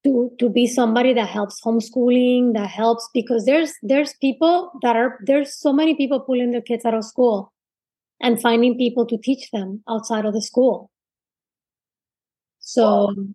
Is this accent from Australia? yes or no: no; Puerto Rico; Being born and raised in Puerto Rico, I was Democrat.